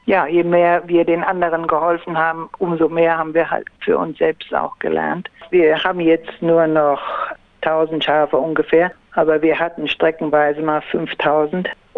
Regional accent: Germany; accent: German; now in Beverly, United States; originally from Germany. Ich könnte ja einfach sagen from Beverly, aber irgendwie denke ich, ich habe noch einen ziemlich deutschen Akzent, wenn ich Englisch spreche. Und ja, ich fühle mich schon deutsch

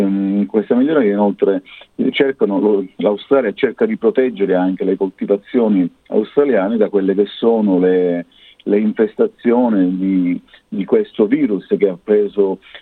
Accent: Sicily, Italy; Io vengo dalla zona della Sicilia

